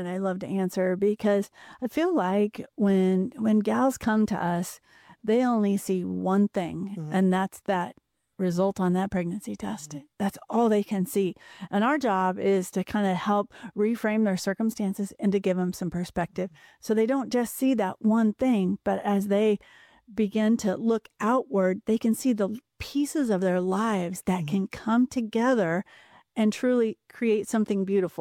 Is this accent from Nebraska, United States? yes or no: yes; Fremont, Nebraska, United States; I grew up in Fremont, actually, and then moved out to the Kearney area.